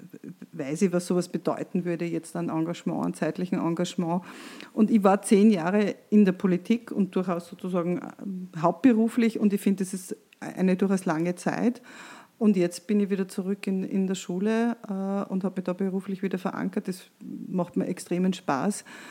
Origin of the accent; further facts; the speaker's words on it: Austria; in welche Richtung geht es bei uns in Österreich weiter